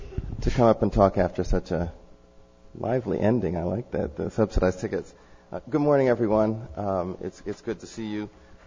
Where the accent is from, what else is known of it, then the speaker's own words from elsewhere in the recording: Los Angeles, California, United States; I'm from Los Angeles. The experience in Los Angeles was bad.